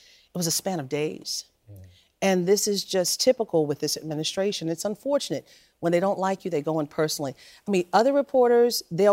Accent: Baltimore, Maryland, United States; Wow, you have WBAL. I'm from Baltimore.

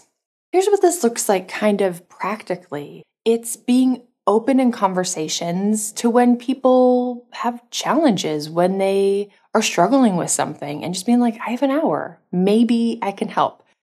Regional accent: Montana, United States; Maybe it's because I'm from Montana, but I have so many gardening analogies.

